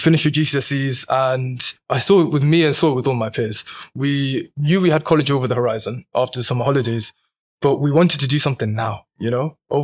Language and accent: English; Leicester, East Midlands, United Kingdom; I'm a 17-year-old, first year in college. I was born and raised in Leicester